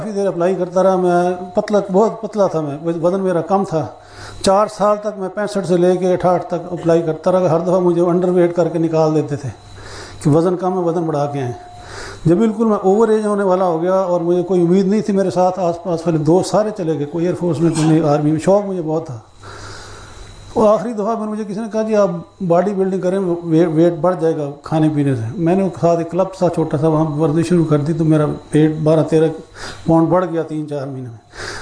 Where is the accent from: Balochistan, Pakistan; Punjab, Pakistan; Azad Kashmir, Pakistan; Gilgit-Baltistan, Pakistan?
Punjab, Pakistan; Lahore; وہاں پہ ہم لاہور کے رہنے والے تھے, لاہور میں رہے فیملی